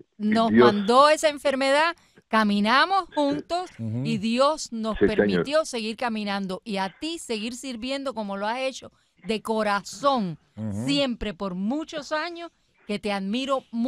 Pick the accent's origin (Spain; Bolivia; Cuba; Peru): Cuba; moved away; ¿Y para qué salimos de Cuba si no fue para la democracia, que todo el mundo piense como piensa?